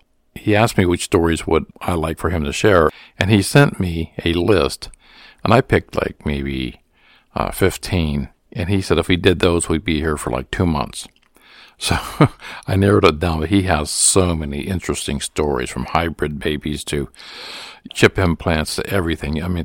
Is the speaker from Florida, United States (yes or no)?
no; Warren, Ohio, United States; she is also from my hometown of Warren. Melanie shares many paranormal stories with me from my city that I grew up in.